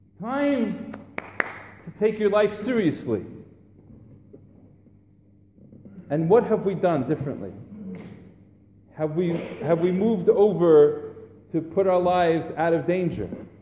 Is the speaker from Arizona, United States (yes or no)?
no; New York, United States; And I grew up in New York, and I'm honking, honking, honking.